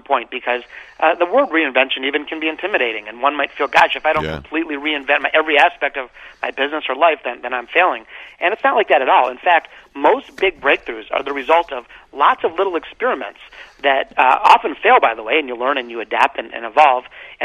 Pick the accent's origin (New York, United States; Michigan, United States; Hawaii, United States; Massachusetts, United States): Michigan, United States; Detroit; It's funny, growing up in Detroit, I would always hear people at GM at all levels